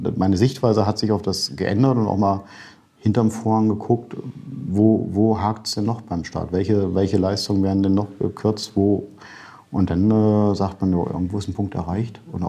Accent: East Germany, Germany; Ich komme ja aus dem Osten und da hat man sich so ein bisschen DDR geprägt

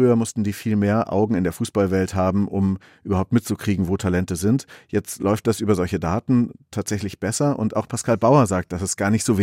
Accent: Augsburg, Bavaria, Germany; born there; Und in Deutschland zum Beispiel der FC Augsburg, meiner Geburtsstadt übrigens.

